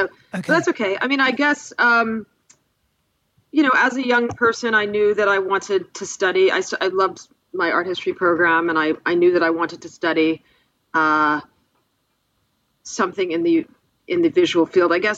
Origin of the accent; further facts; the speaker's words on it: Buffalo, New York, United States; I grew up in my hometown, Buffalo, New York, has a superb art museum called the Albright Knox